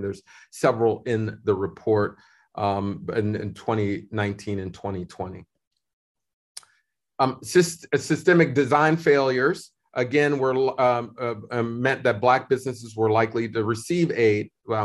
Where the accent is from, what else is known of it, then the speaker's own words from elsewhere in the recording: Pittsburgh, Pennsylvania, United States; You can go to my hometown of Pittsburgh.